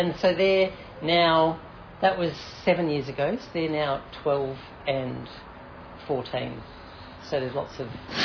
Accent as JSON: {"language": "English", "town": "Kalgoorlie", "region": "Western Australia", "country": "Australia", "tie": "born or raised there", "said": "altar boy in the Church of England in Kalgoorlie. It was a fairly traditional Anglican church. Loved growing up in Kalgoorlie, country town in the 70s"}